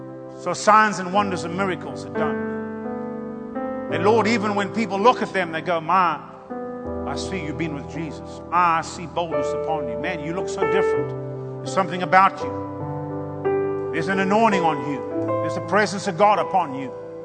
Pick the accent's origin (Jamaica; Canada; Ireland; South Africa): South Africa; now in United States; because I'm from Africa. Tell them there's this albino African here. Tell them that he talks funny. And you've got to come see this guy. Just, you know, we had a pastor back in South Africa, one of our pastors when we were growing up